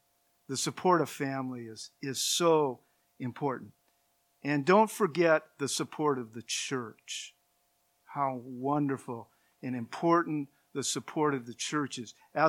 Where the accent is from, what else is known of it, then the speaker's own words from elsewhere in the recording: California, United States; Now, my wife and I, we're from Southern California. We're up here by ourselves. Our family is in Southern California.